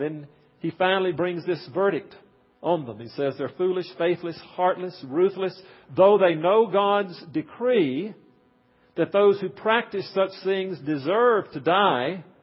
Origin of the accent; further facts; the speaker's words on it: Mississippi, United States; I grew up in Mississippi. And one of the amazing phenomena in Mississippi was to go out in the morning sun